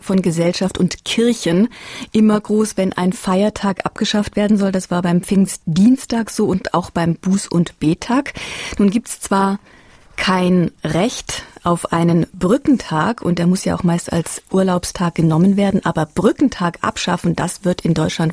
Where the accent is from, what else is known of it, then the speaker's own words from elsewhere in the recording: Austria; Bei uns in Österreich